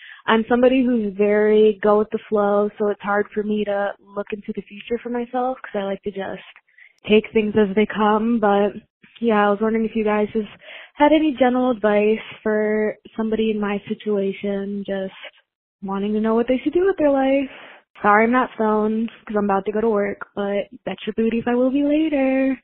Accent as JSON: {"language": "English", "region": "Michigan", "country": "United States", "said": "I'm from Michigan."}